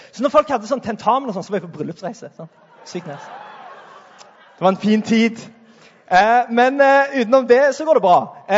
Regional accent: Sandnes, Rogaland, Norway; Jeg er fra Sandnes. Er det noen andre fra Sandnes?

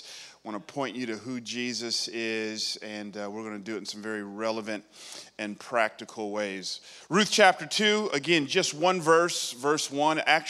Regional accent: Atlanta, Georgia, United States; I grew up in Atlanta. My Atlanta Falcons are having a little tough time this year.

